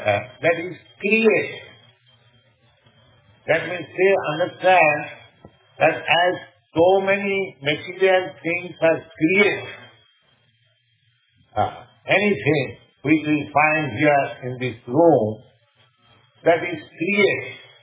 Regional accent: India; English is a second language; I am Indian, I am person, and my flesh, India, is different.

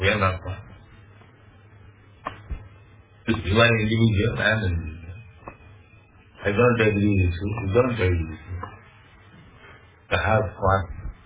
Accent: India; Just like you Australian, I am Indian.

